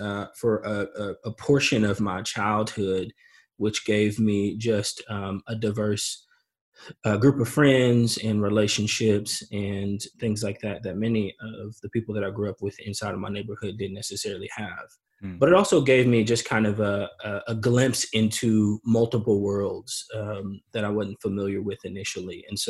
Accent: St. Louis, Missouri, United States; I was born and raised in St. Louis around not too far from Ferguson.

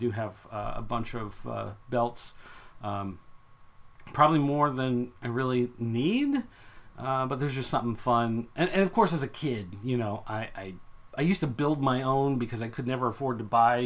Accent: Springfield, Illinois, United States; So being that I am from Springfield, I come down on 55 and then you come down on 255 and come around and there is Saga Toys.

